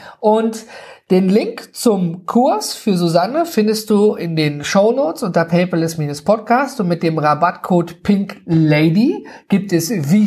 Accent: North Rhine-Westphalia, Germany; Ich komme hier aus dem Nordrhein-Westfalen.

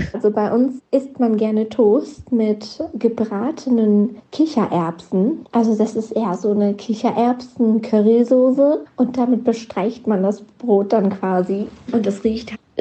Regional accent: Pakistan; also ich bin ja ursprünglich aus Pakistan.

